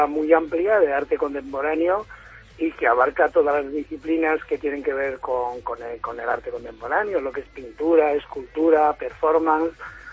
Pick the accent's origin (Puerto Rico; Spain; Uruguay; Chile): Spain; San Esteban del Valle, Castile and León; Yo soy escultor y vivo en San Esteban, sí, del Valle, y tengo mi taller. Soy de San Esteban del Valle y tengo mi taller en San Esteban del Valle